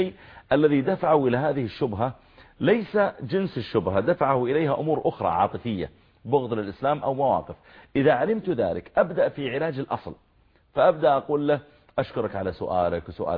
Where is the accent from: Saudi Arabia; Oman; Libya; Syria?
Saudi Arabia